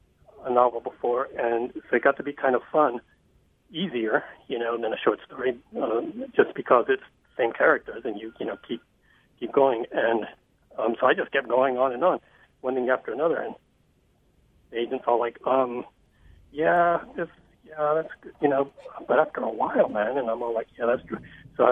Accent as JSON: {"language": "English", "country": "Mexico", "tie": "born or raised there", "also_born_or_lived": "Rome, Italy", "moved": "yes", "said": "growing up in Mexico and out in Rome, and then coming up here and struggling with, culture shocks and things."}